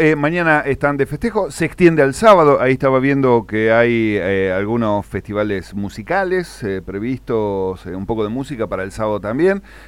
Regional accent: La Plata, Buenos Aires Province, Argentina; yo soy platense

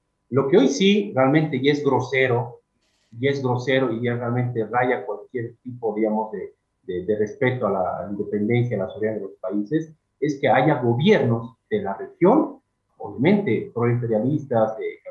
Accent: Bolivia; Yo pido como boliviano que eso se investigue.

